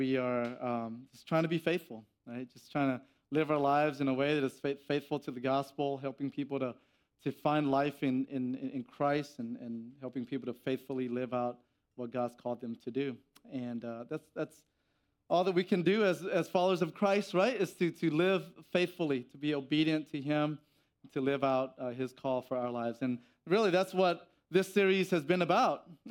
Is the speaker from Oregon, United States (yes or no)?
no; Antioch, Tennessee, United States; I'm actually from Middle Tennessee. Grew up here, specifically from Antioch, right? So went to Antioch High School